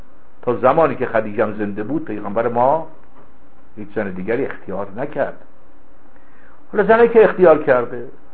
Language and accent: Persian; Hamadan, Iran; یه وقتی من رفتم شهر خودم همدان